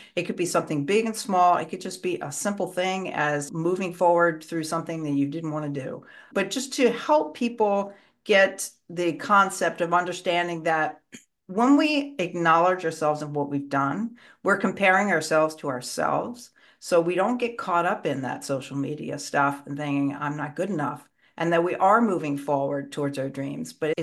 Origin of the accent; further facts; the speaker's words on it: Southern United States, United States; accent: Southern; my Southern accent might come out